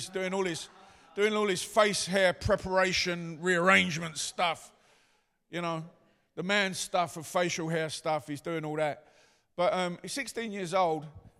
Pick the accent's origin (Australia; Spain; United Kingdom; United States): United Kingdom; London; a boy from the East End growing up in the East End of London